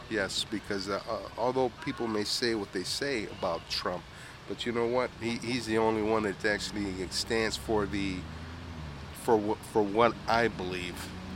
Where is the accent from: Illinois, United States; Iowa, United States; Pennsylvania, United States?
Illinois, United States; Dolton; also born or lived in Chicago; Well, actually, I originally started out of South Chicago, then moved into Dalton, Illinois. So I'm pretty much Dalton. Used to be a former Dalton resident.